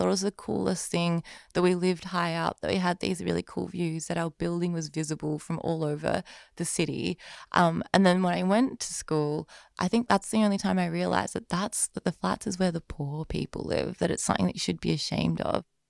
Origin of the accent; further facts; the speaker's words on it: Carlton, Victoria, Australia; Growing up in Carlton fundamentally has shaped who I am today, and I think it'll continue to shape me for the rest of my life. Born and raised in the Carlton Estate